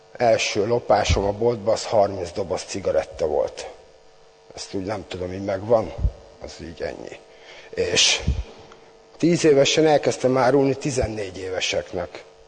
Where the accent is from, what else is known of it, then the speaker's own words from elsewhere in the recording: Komló, Baranya, Hungary; born there; 45 esztendős vagyok … Komlón születtem, ez egy bányász város a Mecsek közepén, az erdő közepén, szénbányászat folyik ott, 200 esztendeje.